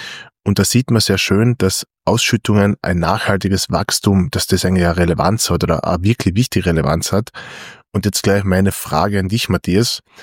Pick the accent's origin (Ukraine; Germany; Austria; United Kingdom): Austria; Also einer der wenigen technischen Player bei uns in Österreich, weil wir haben ja nicht so viele technische Unternehmen, die an der Börse notiert sind.